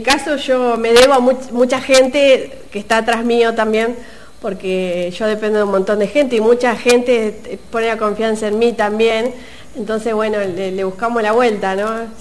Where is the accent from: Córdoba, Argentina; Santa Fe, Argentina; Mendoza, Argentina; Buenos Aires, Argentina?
Buenos Aires, Argentina; Yo soy de la Cuenca del Salado, un pueblo muy chiquito ahí que todo era demasiado tranquilo.